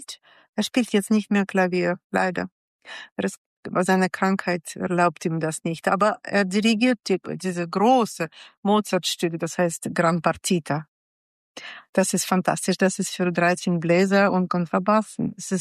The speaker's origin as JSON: {"language": "German", "country": "Russia", "said": "jetzt zum Beispiel meine Heimat, Russland, kann ich jetzt nicht besuchen."}